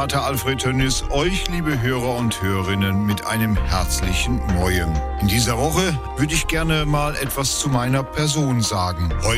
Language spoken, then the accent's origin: German; Lower Saxony, Germany; Ich bin in der katholischen Kirche, bin dort auch sehr gerne, bin dort hineingewachsen, bin aufgewachsen im Emsland und habe natürlich die katholische Kirche dort auch kennengelernt.